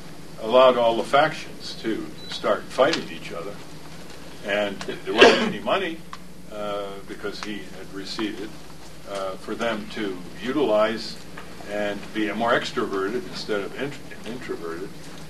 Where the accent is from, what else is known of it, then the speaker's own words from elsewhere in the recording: Connecticut, United States; hey, my home state's Connecticut. If I go back to Connecticut and relax, will you write an article?